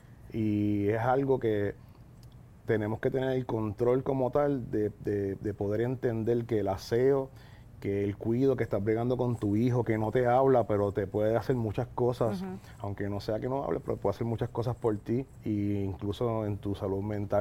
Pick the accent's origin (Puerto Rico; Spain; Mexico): Puerto Rico; Mayagüez; Bueno, soy de Mayagüez, pero me crié.